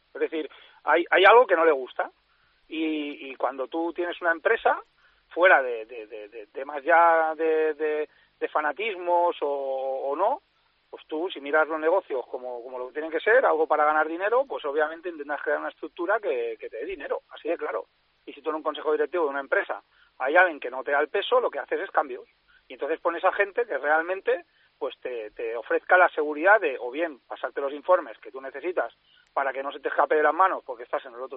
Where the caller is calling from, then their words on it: Pineda de Mar, Catalonia, Spain; de Pineda.